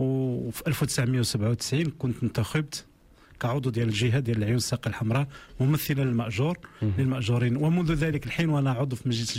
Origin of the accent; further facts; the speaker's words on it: Tan-Tan, Guelmim-Oued Noun, Morocco; also born or lived in Mseid / Smara; أنا من مواليد منطقة شرق، في المنطقة الشرقية من الصحراء اسمها المسيد. هذه المنطقة حاليا هي من المناطق المنسية، ولان وقريت ثاني الإعدادي والثانوي في مدينة طنطان